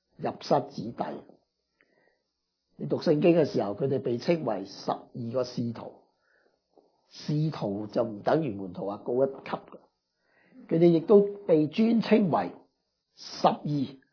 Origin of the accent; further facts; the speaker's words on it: Guangdong, China; 我哋广东人话湿湿碎小儿科